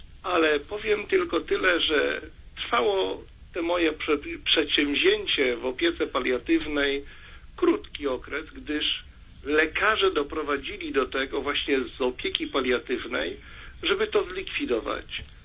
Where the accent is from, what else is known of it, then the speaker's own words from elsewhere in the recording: Wrocław, Lower Silesian Voivodeship, Poland; ponieważ ja jestem z Wrocławia